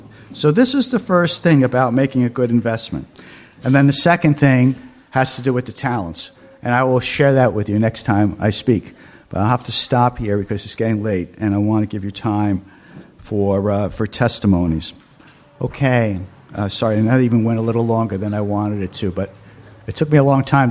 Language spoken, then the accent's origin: English; New York City, New York, United States; where I grew up in New York City, there were still cobblestones left before I left the city.